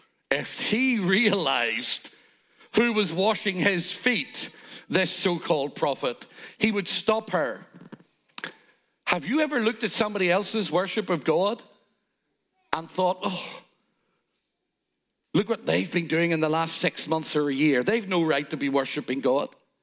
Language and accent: English; Ireland; now in London, United Kingdom; let me tell you loud and clear as an Irishman can be in London